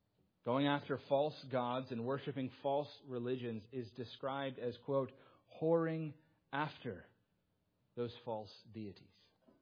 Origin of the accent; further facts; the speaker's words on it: the North, United States; now in North Carolina, United States; I'm from the North, and when I moved to North Carolina, it was really the first time that I saw there were still laws in place about prohibiting the sale of alcohol on Sunday.